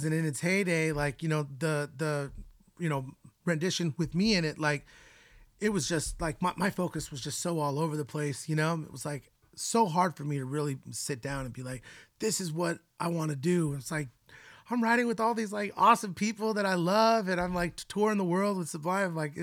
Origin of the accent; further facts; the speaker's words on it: Hollywood, California, United States; But in comparison to like, you know, growing up in Hollywood specifically, like, man, it's so wild out there.